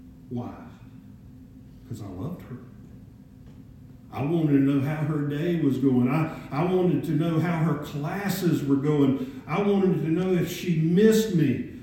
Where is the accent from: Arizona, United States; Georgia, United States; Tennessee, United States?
Georgia, United States; Savannah; I went off to Savannah, Georgia, my hometown, and I was working and saving money